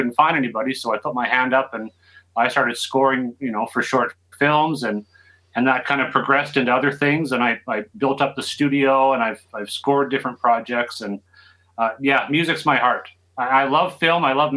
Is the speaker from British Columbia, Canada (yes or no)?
no; Alberta, Canada; I'm from Alberta, born and raised, so it's rock with a little country.